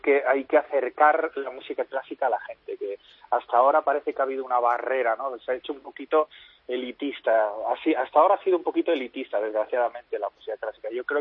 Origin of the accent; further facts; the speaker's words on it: Barcelona, Catalonia, Spain; encima soy de Barcelona, concurso se hace en Barcelona, claro, es como ganar algo en casa